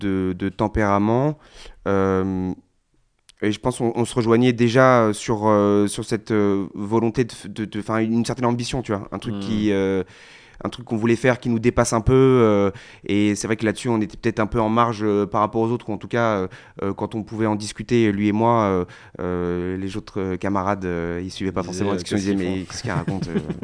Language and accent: French; Paris, Île-de-France, France; Jonas et moi, on est tous les deux de Paris. On est né et on a grandi à Paris. On n'a jamais vraiment bougé. On a fait nos études, on a travaillé toute notre vie à Paris.